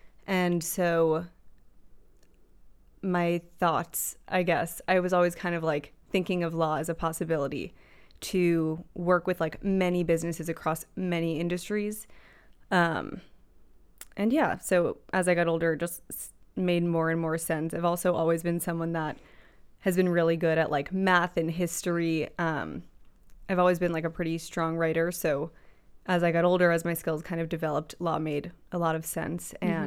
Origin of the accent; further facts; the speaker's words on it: Long Island, New York, United States; I grew up in Long Island, New York, so my mind immediately goes there. But I split my time in New York City as well.